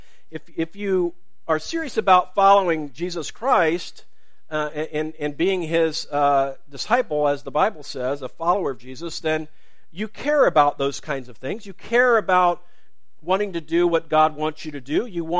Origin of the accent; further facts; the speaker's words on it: Fletcher, Ohio, United States; And I can relate because I'm from Fletcher, Ohio. Has anybody ever been to Fletcher?